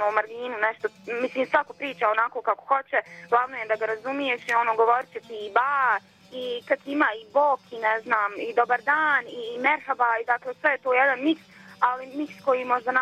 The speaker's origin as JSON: {"language": "Bosnian", "country": "Bosnia & Herzegovina", "said": "ja sam iz Bosne i Hercegovine"}